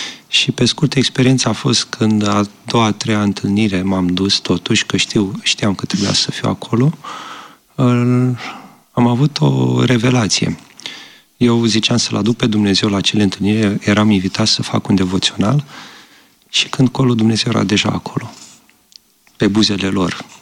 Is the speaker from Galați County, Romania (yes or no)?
yes; Galați, Galați County, Romania; moved away as an adult; Despre mine, m-am născut în Galați. De aici încep, acolo am crescut. La un moment dat am plecat din țară să văd și eu cum e. După care m-am decis, m-am întors